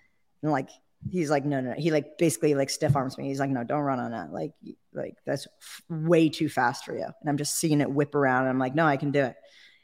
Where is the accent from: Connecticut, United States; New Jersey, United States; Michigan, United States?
New Jersey, United States; And I grew up in Jersey, by the way.